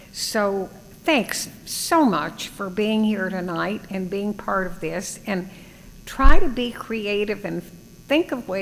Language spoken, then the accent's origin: English; Arizona, United States; But I think I'm from Arizona, as you know, and there's something about the western states